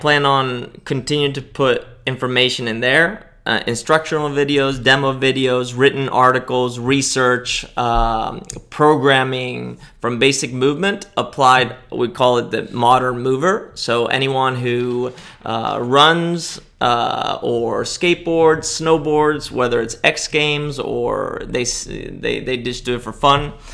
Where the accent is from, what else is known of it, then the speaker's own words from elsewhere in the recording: Spain; now in United States; I speak Spanish because I grew up in Spain, went to school in Spain.